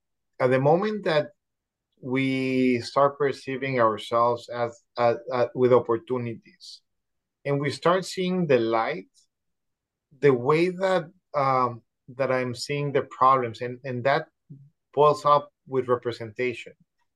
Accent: Mexico City, Mexico; moved away as an adult; Born and raised in Mexico City, was there until I was probably like 20-something years old.

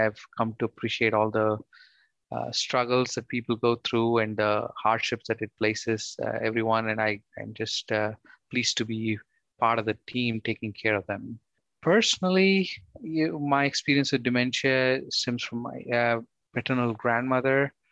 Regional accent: India; moved away as an adult; now in United States; So I grew up in India. I went to medical school at Bangalore Medical College in India. I came to the US in 2007 to pursue my specialization

